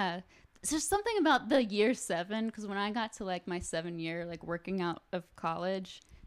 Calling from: Chicago, Illinois, United States; Oh, I am calling from Chicago.

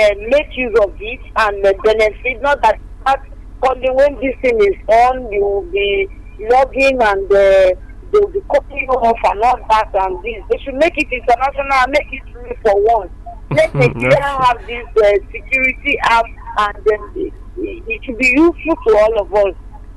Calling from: Akure, Ondo, Nigeria; I'm calling from Akure, Alagbaka.

